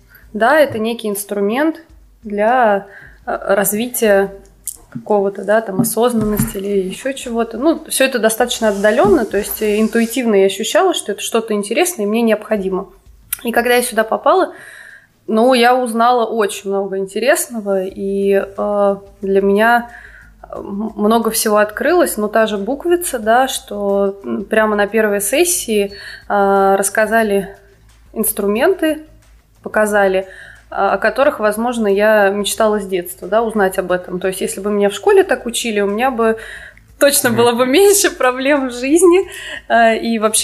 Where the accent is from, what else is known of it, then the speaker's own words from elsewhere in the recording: Voronezh, Voronezh Oblast, Russia; now in Moscow, Russia; Я из Воронежа, но сейчас я живу в Москве.